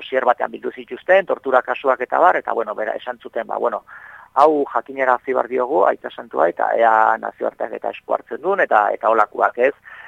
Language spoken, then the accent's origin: Basque; Zumarraga, Basque Country, Spain; Zumarrakoa naiz, eta bertako ambulatorio aurrian ia astero egiten dira elkarretaratzeak